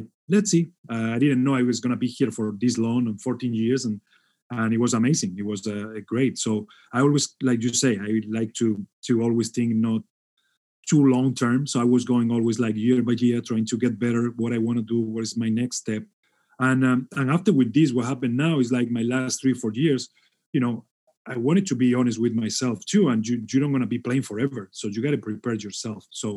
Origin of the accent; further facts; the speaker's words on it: Spain; I couldn't imagine I was going to be working here when I came from Spain.